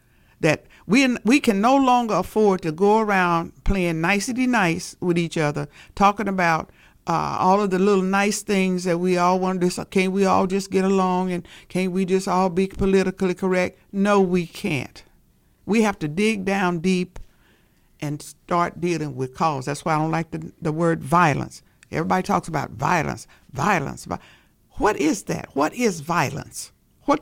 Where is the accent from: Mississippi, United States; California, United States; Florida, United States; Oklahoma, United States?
Oklahoma, United States; born there; Now, I'm almost 80 years old, and I was born in Oklahoma.